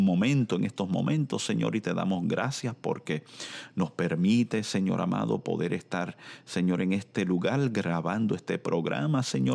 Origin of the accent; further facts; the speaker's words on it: Puerto Rico; Yo soy de Puerto Rico, donde la población es tan solo 2.9 millones de personas.